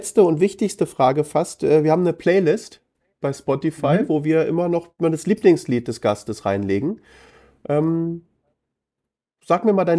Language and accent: German; Berlin, Germany; meine ganze Familie kommt ja übrigens aus Hamburg, ja. Ich bin der einzige Berliner. Sogar mein Bruder ist in Hamburg geboren